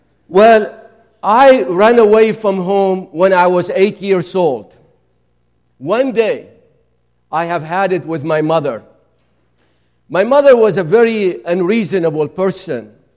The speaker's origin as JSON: {"language": "English", "region": "Nineveh", "country": "Iraq", "lives_now": "United States", "said": "I come from Nineveh."}